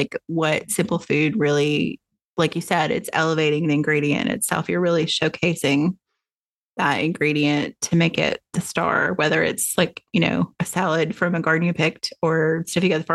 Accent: the South, United States; Well, and I think there is something, you know, growing up in the South, that, you know, you do kind of, like, the food is very simple.

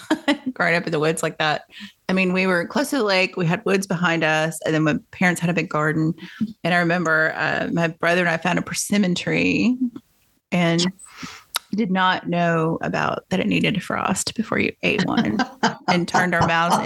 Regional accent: Tennessee, United States; And I think there's a picture of all of us as when we lived in that house as young children in that tree.

